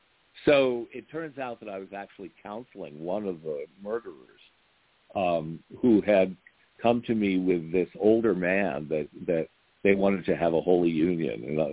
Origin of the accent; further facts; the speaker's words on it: New England, United States; There were no Presbyterian churches near where I grew up in New England, so we went to a congregational church